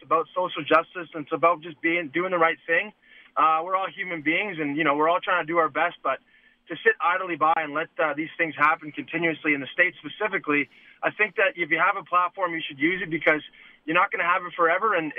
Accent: Canada; I love being Canadian, and I love being in Canada.

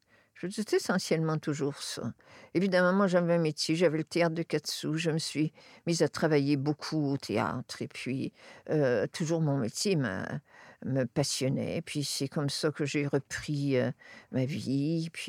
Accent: Quebec, Canada; accent: Saguenay; Pas comme moi, la fille fraîche pète du Saguenay, avec mon bel accent

